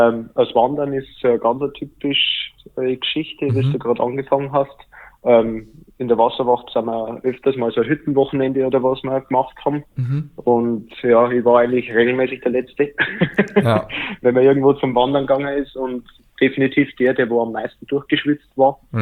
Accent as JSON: {"language": "German", "region": "Bavaria", "country": "Germany", "said": "komme jetzt aus Bayern, wenn man stark hört, nie mehr Bier, das ist in Bayern eigentlich fast unmöglich."}